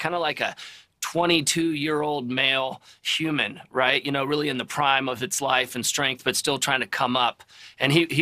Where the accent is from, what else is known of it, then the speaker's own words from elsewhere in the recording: Louisville, Kentucky, United States; I happen to be visiting my parents. I grew up here in Louisville, so I'm in town for the weekend.